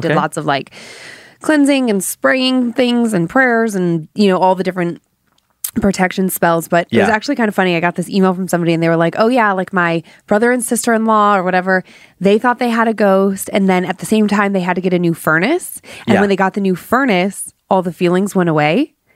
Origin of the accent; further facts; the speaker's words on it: Cleveland, Ohio, United States; Growing up in Cleveland, this was a really big story